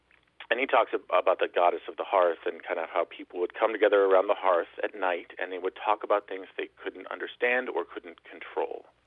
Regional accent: New England, United States; now in Midwest, United States; I grew up in New England, and I live down south, and I live in the Midwest now.

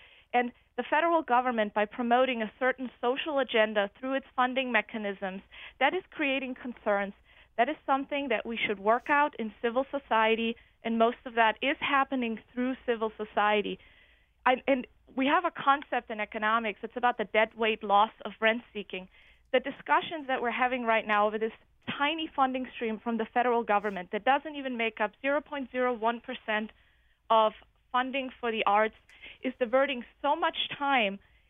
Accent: Germany; since I'm from Germany?

